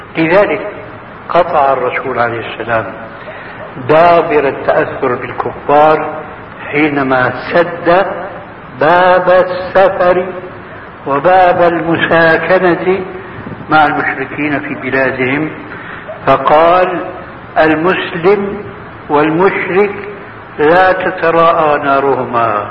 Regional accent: Syria; هذه بسموها عندنا في سوريا برازيت

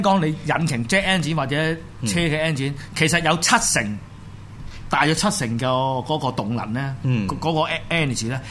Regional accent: Hong Kong; 即係同我哋香港人交代

